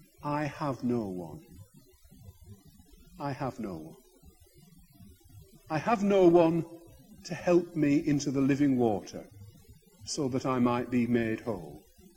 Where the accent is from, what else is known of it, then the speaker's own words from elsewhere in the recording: North West England, United Kingdom; I was brought up in Lancashire, in a little place called the Rossendale Valley.